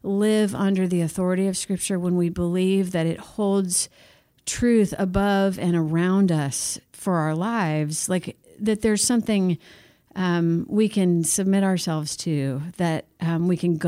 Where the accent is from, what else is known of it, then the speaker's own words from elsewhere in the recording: Missouri, United States; now in Nashville, United States; I grew up in Missouri, moved to Nashville, was really intrigued by all the music culture there